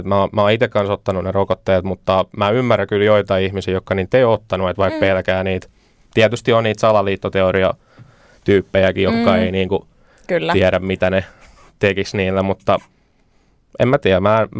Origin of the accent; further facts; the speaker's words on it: Pori, Satakunta, Finland; No mä oon porilainen